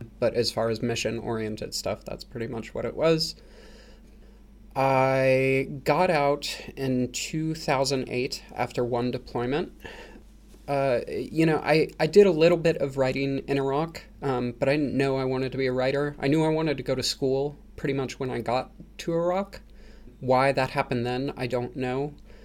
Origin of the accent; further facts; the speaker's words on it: Seattle, Washington, United States; I grew up in Seattle, Washington, which is a very liberal town. I come from a very liberal background.